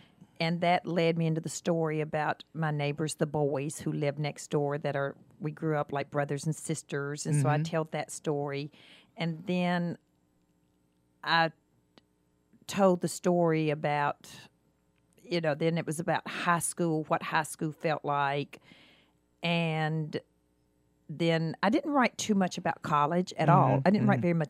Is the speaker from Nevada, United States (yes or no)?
no; Georgia, United States; I grew up in Bartow County, was my high school years.